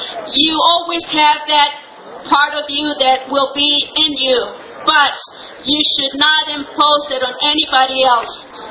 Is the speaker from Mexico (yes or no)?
yes; Mexico; now in United States; I know because I came from Mexico and I know how people manipulate others.